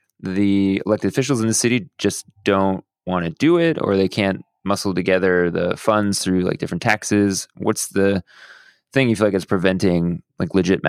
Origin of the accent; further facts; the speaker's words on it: Houston, Texas, United States; I grew up in Houston, so went to Austin in summers for like basketball camp or spring breaks periodically when I was younger.